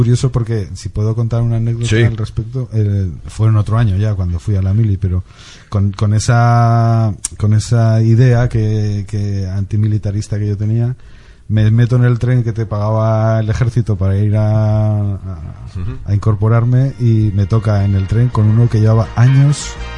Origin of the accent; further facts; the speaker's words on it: Zaragoza, Aragon, Spain; accent: maño; Aparte de nuestro acento es, no sé por qué, pero allí el acento del maño es...